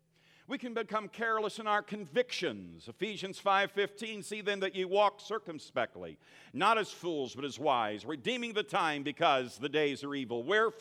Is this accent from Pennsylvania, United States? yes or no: yes; Pennsylvania, United States; And since I'm from Pennsylvania and this is Kansas, I don't know a thing, Brother Goodwin.